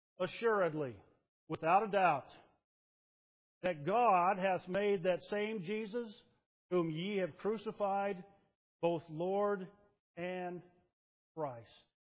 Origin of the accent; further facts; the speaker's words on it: United States; She didn't like me because I'm from America and she is not.